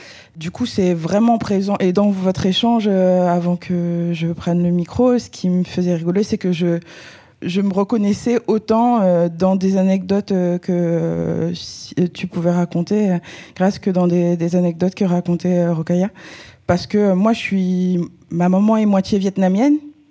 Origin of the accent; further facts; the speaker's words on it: Senegal; now in France; Je suis née, j'ai grandi au Sénégal.